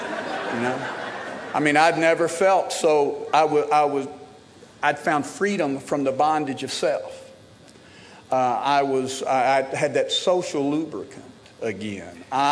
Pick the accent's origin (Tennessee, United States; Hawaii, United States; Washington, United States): Tennessee, United States; Smyrna; And I grew up in Smyrna, Tennessee, which is a small town about 30 miles out of Nashville.